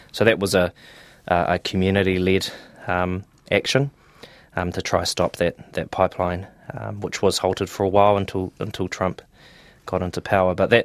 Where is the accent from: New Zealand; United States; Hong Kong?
New Zealand; Whangarei, Northland; he's an ancestor that I'm from Whangarei. I was born and raised there, but he's from Opotiki.